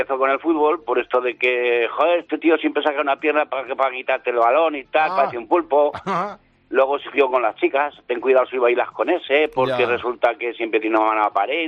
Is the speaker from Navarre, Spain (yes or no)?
no; Zaragoza, Aragon, Spain; Y lo firmo como … que aunque mi apellido es otro, de otra ciudad, pues y como soy de Zaragoza